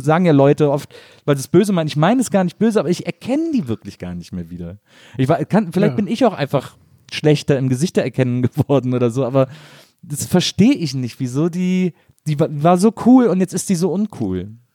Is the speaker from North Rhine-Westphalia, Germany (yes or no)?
yes; Wesseling, North Rhine-Westphalia, Germany; weil die in Wesseling, wo ich herkomme, beim Karnevalszug